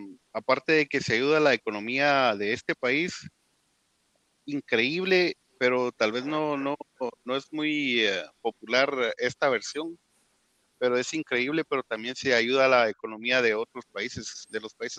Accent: Guatemala City, Guatemala Department, Guatemala; moved away as an adult; Yo soy de la Capirucha. De hecho, nací y crecí en la zona 18.

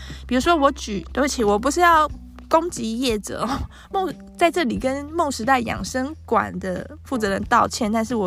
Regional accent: Tainan, Taiwan; 因为我是台南人，所以我觉得推广在地产业

